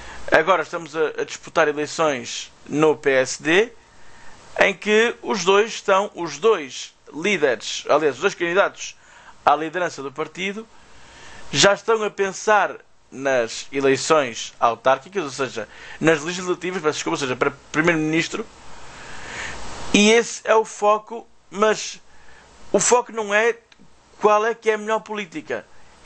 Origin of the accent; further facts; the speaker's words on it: Portugal; somos eu português e o Pablo brasileiro